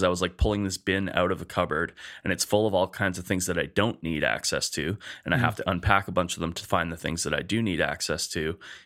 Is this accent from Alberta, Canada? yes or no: yes; Edmonton, Alberta, Canada; We're two chefs from Edmonton, Alberta, Canada.